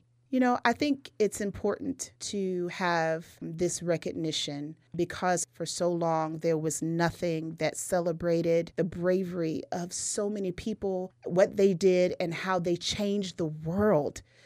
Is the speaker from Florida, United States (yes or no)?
yes; Fort Myers, Florida, United States; I was born and raised here, and I went to Fort Myers High School. I grew up in the Dunbar community and the old projects.